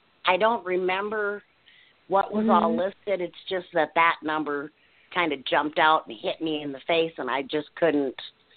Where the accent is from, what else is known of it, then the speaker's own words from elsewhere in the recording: Colorado, United States; I mean, it's a good sized city, you know, but like, I'm from Colorado. I live in the Springs, and we're 500,000 residents